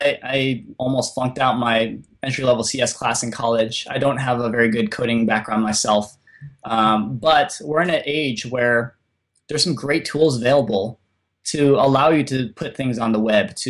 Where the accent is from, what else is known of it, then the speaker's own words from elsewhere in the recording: Detroit, Michigan, United States; It's based in Detroit, which is my hometown.